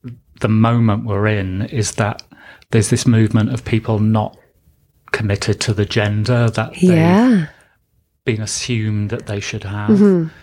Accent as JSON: {"language": "English", "region": "Wales", "country": "United Kingdom", "said": "I went to art school in South Wales, because I'm from South Wales originally."}